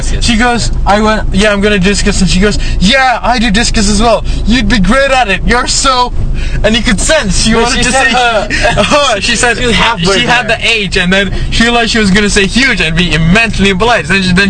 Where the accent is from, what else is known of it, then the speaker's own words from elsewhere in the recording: California, United States; California.